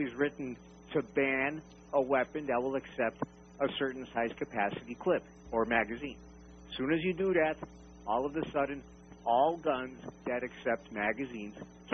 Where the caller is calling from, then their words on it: Rolla, Missouri, United States; from Rolla.